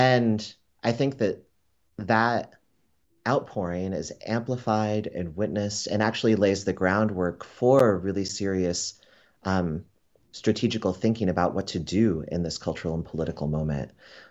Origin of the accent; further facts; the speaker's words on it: Florida, United States; I grew up in South Florida, and coming of age in the 80s, it was the immediate aftermath of … anti-gay campaign that began in Miami